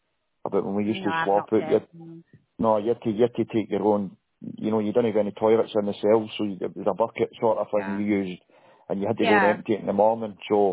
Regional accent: Glasgow, Scotland, United Kingdom; now in Inverness, United Kingdom; I'm Glaswegian. I'm from Glasgow. I'm in Inverness living now, but I'm originally from Glasgow.

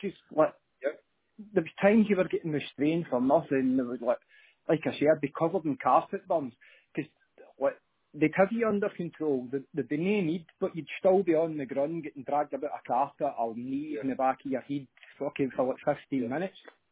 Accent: Glasgow, Scotland, United Kingdom; Well, like I said, I was brought up in Glasgow with my gran.

